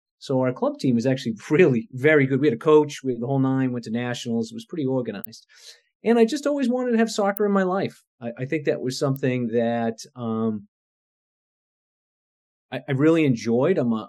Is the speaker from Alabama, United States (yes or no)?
no; Danvers, Massachusetts, United States; I'm a local kid. I grew up on the North Shore. I grew up in Danvers, a product of Danvers youth soccer, for sure.